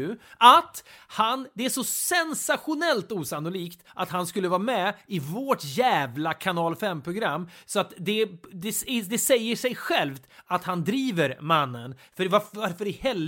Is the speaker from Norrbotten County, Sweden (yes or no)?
no; Skåne, Sweden; accent: Scanian; jag tror jag pratar skånska i det här sammanhanget.